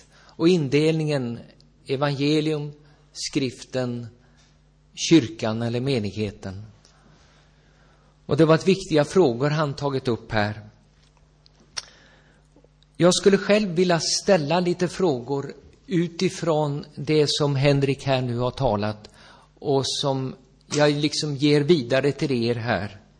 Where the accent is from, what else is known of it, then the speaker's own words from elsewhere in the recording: Gothenburg, Västra Götaland County, Sweden; now in Ljungby, Sweden; Jag kommer ursprungligen från Svenska kyrkan, uppvuxen i Göteborg. Men har tillhört Bekännelsekyrkan sedan 1977 och varit där i Yxenhult sedan 96. Jag bor i Ljungby.